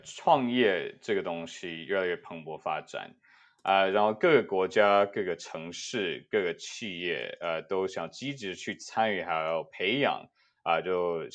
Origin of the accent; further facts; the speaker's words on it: Hsinchu, Taiwan; also born or lived in United States; 我自己算是在美国出生，幼稚园的时候有短暂待过台湾啊，后来回到美国，但是小六又回到台湾啊，在新竹读了国高中啊